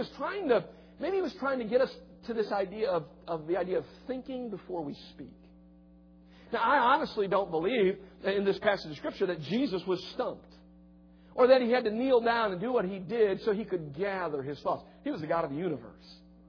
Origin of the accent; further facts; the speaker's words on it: Cleveland, Ohio, United States; I grew up on the streets of Cleveland. I did. I grew up on West 128th Street in Cleveland, Ohio.